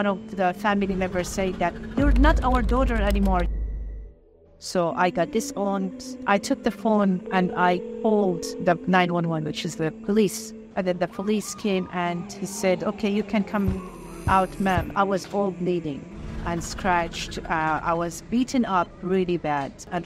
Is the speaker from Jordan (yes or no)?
yes; Jordan; also born or lived in Denmark; Back in 1985, we immigrated back to Jordan. This is where I come from.